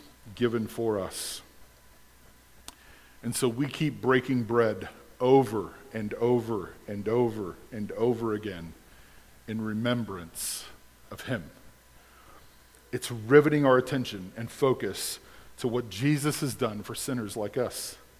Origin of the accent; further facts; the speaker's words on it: United States; And here's the language is going to, I think, rock our worlds because we're American.